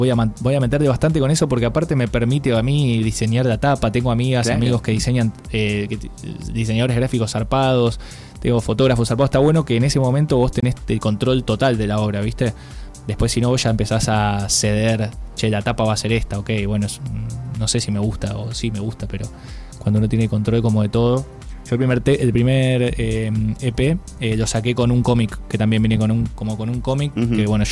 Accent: Quilmes, Buenos Aires Province, Argentina; Yo soy de Quilmes, de Zona Sur.

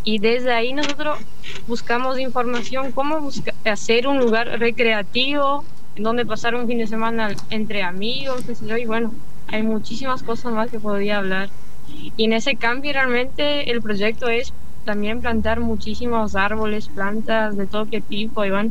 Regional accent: Misiones, Argentina; soy de Misiones, estoy estudiando licenciatura en trabajo social, estoy en cuarto año, tengo 22 años y pertenezco en la zona... vivo, mejor dicho, en la zona norte de Misiones, cerca de Iguazú, Colonia Banda.

